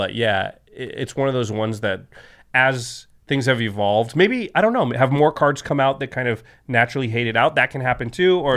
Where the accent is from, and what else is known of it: Portland, Oregon, United States